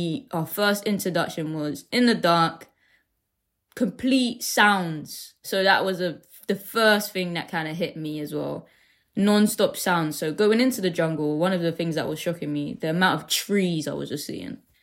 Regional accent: Deptford, London, United Kingdom; growing up in Deptford, for instance. I was always around like black and brown people.

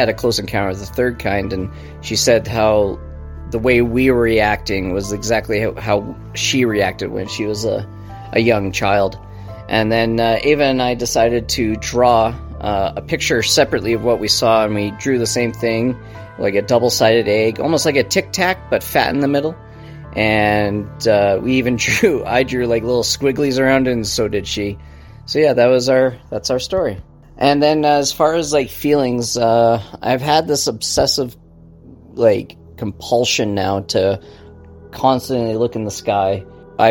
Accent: Calgary, Alberta, Canada; We're from Calgary, Alberta, Canada.

